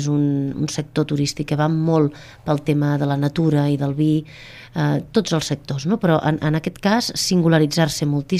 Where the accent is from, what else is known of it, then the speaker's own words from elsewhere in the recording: Catalonia, Spain; la comarca del Priorat ha sigut una comarca que sempre la gent que som del Priorat hem reivindicat